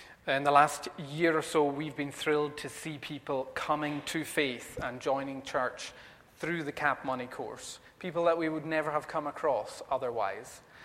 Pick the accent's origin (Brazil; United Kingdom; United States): United Kingdom; Stornoway, Scotland; now in Inverkip, United Kingdom; If you're trying to place the accent, I live in Inverkip, but I'm originally from Stornoway in the Western Isles